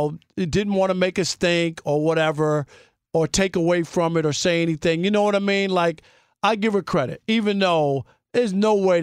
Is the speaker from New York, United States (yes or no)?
yes; Queens, New York, United States; I remember growing up in Queens and growing up as a Mets fan